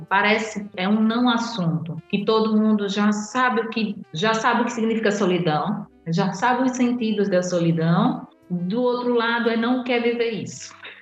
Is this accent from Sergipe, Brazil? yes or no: yes; Aracaju, Sergipe, Brazil; now in Portugal; que eu sou natural dessa cidade, do estado de Sergipe, Brasil. Quando você diz que ela é internacional, gente, eu nasci em Aracaju, tenho muito orgulho de minha terra